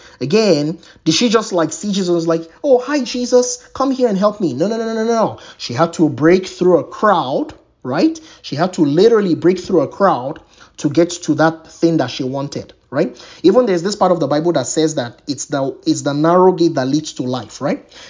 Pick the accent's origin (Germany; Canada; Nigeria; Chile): Nigeria; growing up in Nigeria, right, we had situations where I remember one famous time where for 9 months we did not have electricity